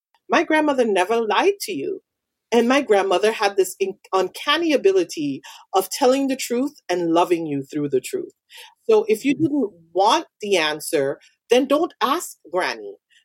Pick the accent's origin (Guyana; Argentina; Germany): Guyana; and so growing up in Guyana, there was no such things as nursing homes. So our elderly folks lived with us until they died.